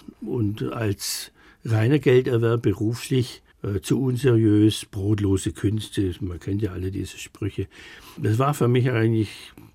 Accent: Schwäbisch Gmünd, Baden-Württemberg, Germany; weil ich stamme ja aus Schwäbisch Gmünd und das ist die Hohenstaufenstadt.

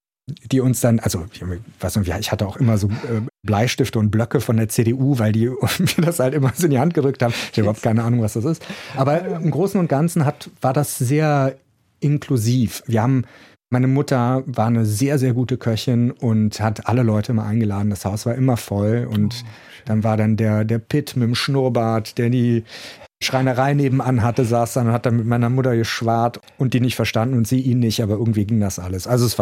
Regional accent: Cologne, North Rhine-Westphalia, Germany; born or raised there

